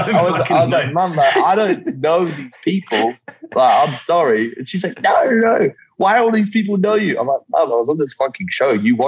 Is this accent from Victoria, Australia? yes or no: no; Yeppoon, Queensland, Australia; This small country coastal town called Yeppoon.